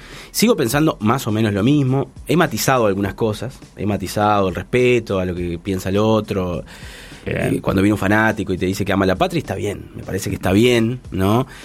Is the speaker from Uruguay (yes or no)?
yes; Uruguay; ¿quiénes somos los uruguayos?